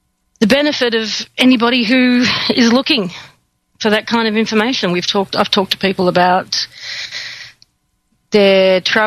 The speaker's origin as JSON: {"language": "English", "country": "Australia", "said": "I'm Australian"}